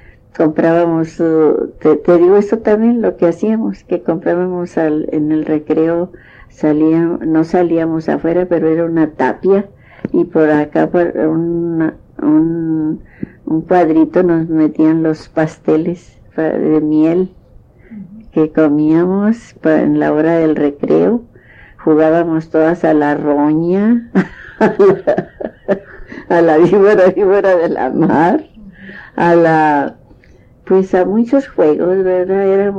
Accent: Nuevo Laredo, Tamaulipas, Mexico; now in Laredo, United States; porque yo soy de Nuevo Laredo, de allá de México, ¿verdad? Y como allá nací en el rancho, pero nos vinimos para Nuevo Laredo. Y ahí en Nuevo Laredo, pues ahí nos quedamos, porque ahí murió mi papá. Y ahí fui yo a la escuela.

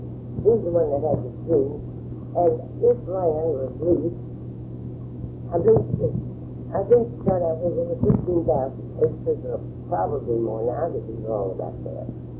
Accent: Bishop, Texas, United States; I knew the first family in Bishop. We've been there since we got there June 18, 1910.

